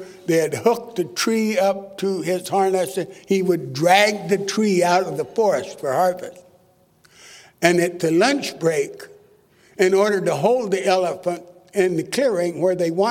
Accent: Milan, Kansas, United States; also born or lived in Alhambra, United States; So I was born on December the 3rd, 1932, in a little East Los Angeles town called Alhambra. And I don't remember living in Alhambra. The first home I remember living in was Milan, Kansas.

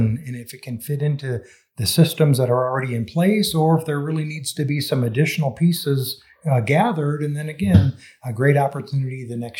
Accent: Minnesota, United States; I made my way to West Texas 30-some years ago. I'm a native Minnesotan. I'm actually a city kid.

